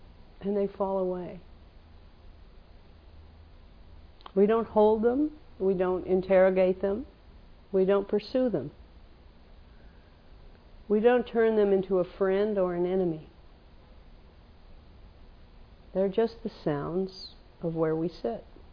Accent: California, United States; now in New York, United States; That's what New Yorkers do. I grew up in California where you don't do that. So that's why I'm very aware of it.

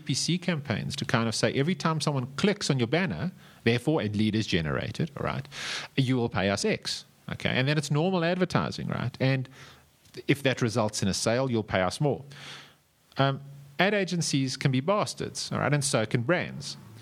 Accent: South Africa; And bearing in mind, when we talk cents, we're talking South African cents. And the other interesting thing is South Africa is an anomaly when it comes to this. Our CPMs are exponentially higher in South Africa than what they are anywhere else in the world.

